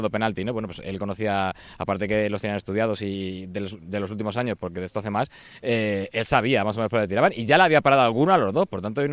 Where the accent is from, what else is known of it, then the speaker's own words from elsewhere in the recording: Leganés, Community of Madrid, Spain; Hombre, yo, igual que tú eres de Lucena, yo soy de Leganés